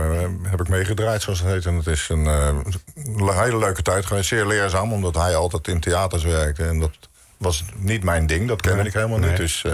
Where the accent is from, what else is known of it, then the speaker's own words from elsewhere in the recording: Delft, South Holland, Netherlands; We komen allebei uit Delft, allebei uit dezelfde buurt.